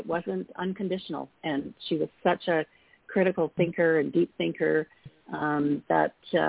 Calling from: Calgary, Alberta, Canada; I'm calling from Calgary, Alberta, up in Canada.

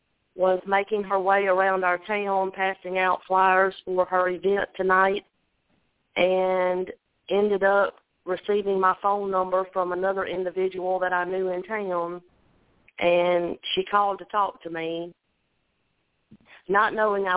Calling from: Alabama, United States

